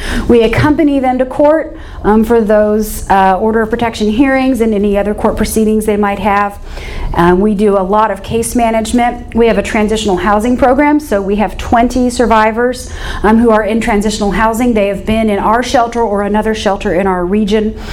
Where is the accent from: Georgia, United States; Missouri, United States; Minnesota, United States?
Missouri, United States; Kirksville; So, I'm originally from Northeast Missouri. My hometown is Kirksville